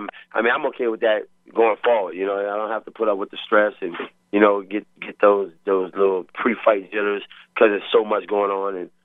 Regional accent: New Orleans, Louisiana, United States; I'm from New Orleans, born and raised.

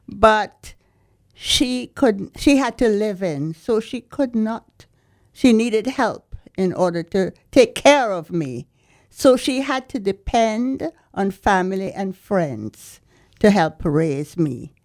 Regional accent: Jamaica; born there; Yes, I was born in Jamaica in the 1940s because my story spans the period 1940s to the 1980s.

